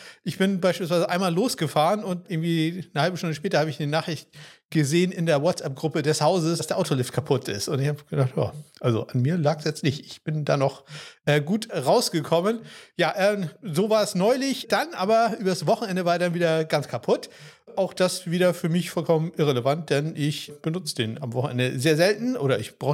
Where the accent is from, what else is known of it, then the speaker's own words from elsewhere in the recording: Northern Germany, Germany; als Norddeutscher hat man das nicht so häufig.